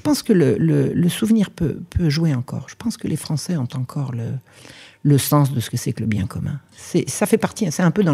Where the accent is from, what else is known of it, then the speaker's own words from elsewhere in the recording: France; Je suis française, là, mais pas à moitié.